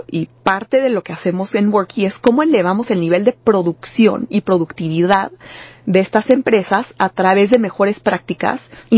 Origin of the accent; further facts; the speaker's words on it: Mexico; cuánta chamba podemos sacar como mexicanos, comparado con personas de otras nacionalidades